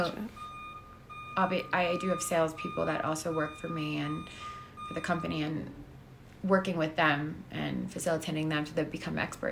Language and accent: English; Miami, Florida, United States; And Miami, because it's my hometown and I live there